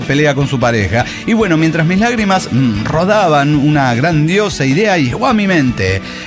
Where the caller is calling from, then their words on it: Matamoros, Tamaulipas, Mexico; Soy la intelectual de Matamoros, Tamaulipas.